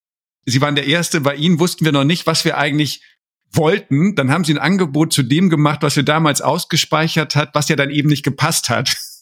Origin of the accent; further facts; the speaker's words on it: Hamburg, Germany; so als Hamburger, ne, so verbindlich